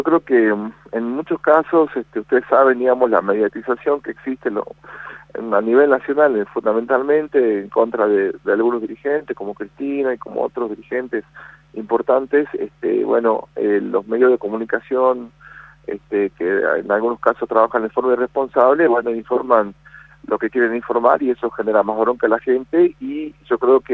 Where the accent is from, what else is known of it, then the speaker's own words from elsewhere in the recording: Argentina; nosotros como argentinos